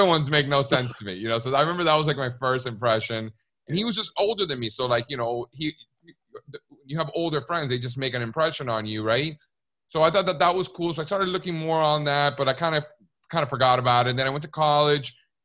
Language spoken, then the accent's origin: English; Miami, Florida, United States; I grew up in Miami, Cuban parents. You know, I'm first generation born in the country. Both my parents came over when they were little.